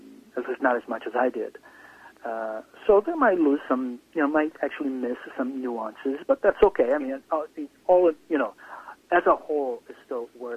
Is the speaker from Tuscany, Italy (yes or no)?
no; Sicily, Italy; growing up in Sicily, you know, especially in the 80s and 90s, you know, during the mafia wars and so forth